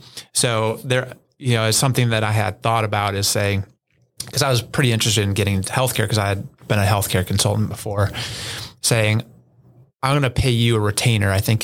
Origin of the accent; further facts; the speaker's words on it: Boulder, Colorado, United States; I mean, I grew up in Boulder, so I was a big 12 guy.